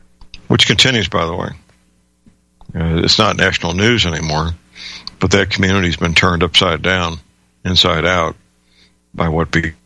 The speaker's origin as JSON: {"language": "English", "town": "St. Louis", "region": "Missouri", "country": "United States", "tie": "born or raised there", "said": "That's pretty well documented, even in my hometown, St. Louis."}